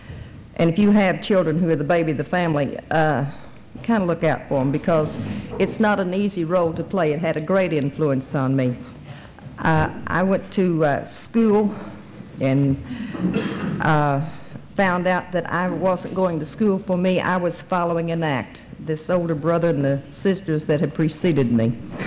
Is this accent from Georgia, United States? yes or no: yes; Valdosta, Georgia, United States; I'm from Valdosta, and I'm an alcoholic.